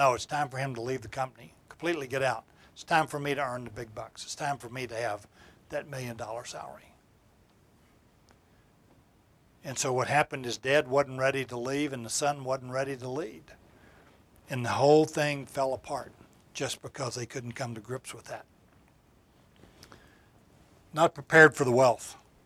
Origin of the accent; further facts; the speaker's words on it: Texas, United States; I grew up in Texas, and you would go out to West Texas